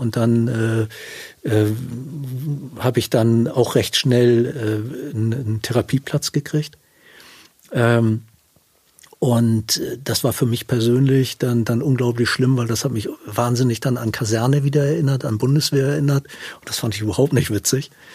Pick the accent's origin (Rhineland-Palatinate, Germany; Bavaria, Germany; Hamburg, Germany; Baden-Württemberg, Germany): Hamburg, Germany; born or raised there